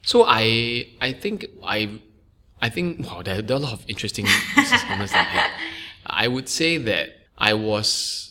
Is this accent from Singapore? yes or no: yes; Singapore; I grew up in Singapore. You know, I hardly had the chance to travel overseas for school.